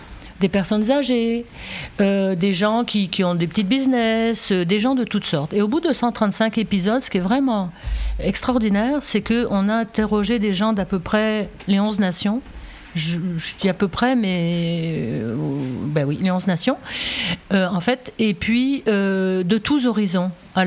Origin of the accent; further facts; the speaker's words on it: Cambrai, Hauts-de-France, France; il y avait du changement quand on a grandi à Cambrai, là, puis c'est incompréhensible.